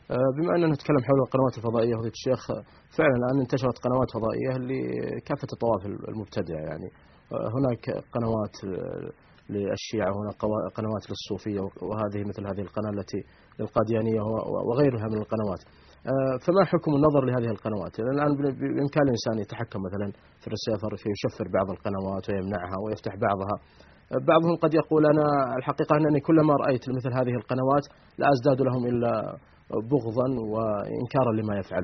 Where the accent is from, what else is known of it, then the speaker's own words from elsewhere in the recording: Saudi Arabia; عندنا في السعودية